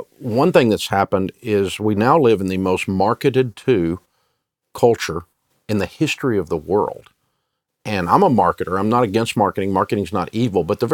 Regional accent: Nashville, Tennessee, United States; accent: Southern; started out with just this hillbilly kid in Nashville, Tennessee, that had a horrible accent. Now, I've still got my accent, but I got rid of the horrible part.

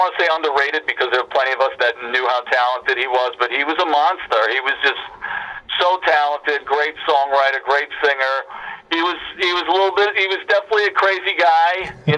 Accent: New York, United States; that's totally from growing up in New York and going to all the bars in New York and Long Island

